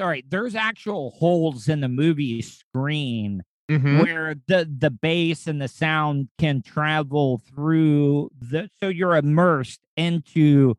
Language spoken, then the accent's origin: English; DeLand, Florida, United States; Growing up in DeLand area, we had the Athens Theater